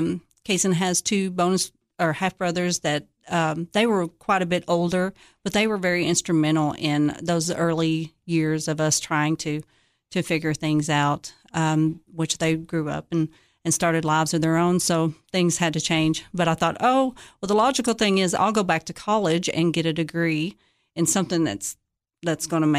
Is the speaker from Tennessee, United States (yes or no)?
yes; Cookeville, Tennessee, United States; And since I was from Cookeville, we eventually obviously fell in love and got married, and I moved back to Cookeville.